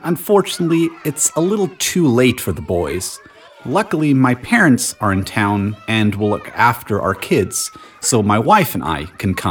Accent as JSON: {"language": "English", "town": "Austin", "region": "Texas", "country": "United States", "tie": "born or raised there", "also_born_or_lived": "New Orleans", "moved": "as an adult", "lives_now": "Colorado, United States", "said": "Well, I was born and raised in Austin, Texas. I then moved to New Orleans to go to college, and I'm now here in Colorado."}